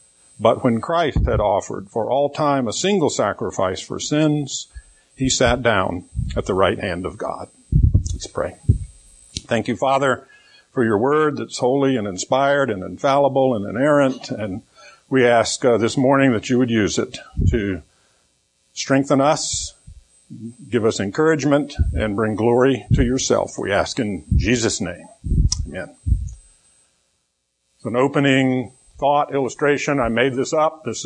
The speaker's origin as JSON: {"language": "English", "town": "Durham", "region": "North Carolina", "country": "United States", "tie": "born or raised there", "said": "I was born in South Carolina in 1951, grew up in Durham, North Carolina."}